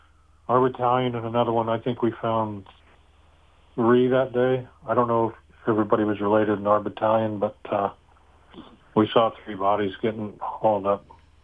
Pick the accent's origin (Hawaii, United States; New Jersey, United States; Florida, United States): Florida, United States; And I was like, yeah, but I'm from Florida.